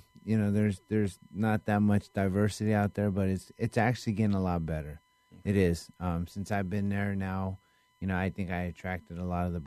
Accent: Philippines; I am not a Philippine. I'm a Filipino.

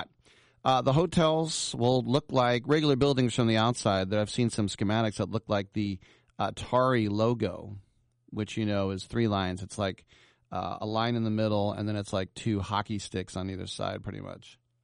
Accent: Oakland, California, United States; I know in my hometown of Oakland, they've got their own esports arena.

